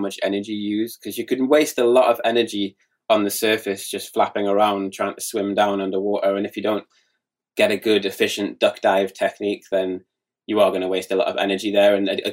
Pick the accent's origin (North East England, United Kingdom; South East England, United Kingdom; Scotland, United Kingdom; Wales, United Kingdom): North East England, United Kingdom; Gateshead; moved away as an adult; now in Indonesia; I was born in Gateshead and I lived there until I was around 27. And then I ended up doing traveling and ending up in Bali.